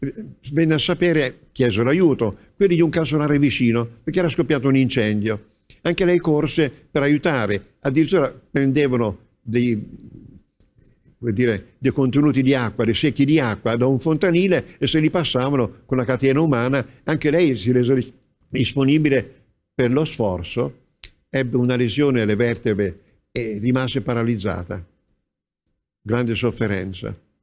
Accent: Sorano, Tuscany, Italy; una ragazza del mio paese, in Toscana, a Sorano

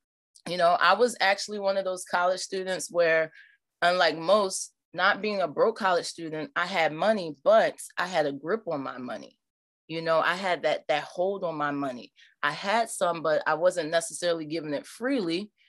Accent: Norristown, Pennsylvania, United States; You know, I grew up in Norristown, Pennsylvania, which is a small town right outside of Philadelphia, and grew up in the church.

